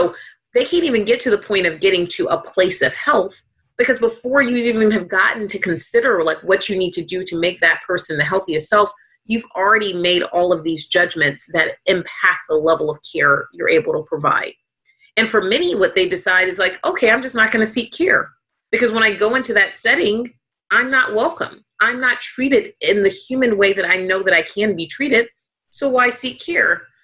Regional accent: Atlanta, Georgia, United States; I mean, I grew up in Southwest Atlanta, and what I do have, the reason why I'm bringing that back up again is because where I grew up, the zip code I grew up in has more Black doctors per capita than anywhere else in the entire United States

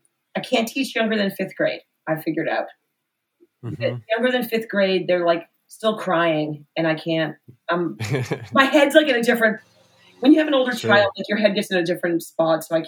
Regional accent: Nashua, New Hampshire, United States; This is in Nashua, New Hampshire. It's a town on the Massachusetts border. It's like it's one of the big cities of New Hampshire.

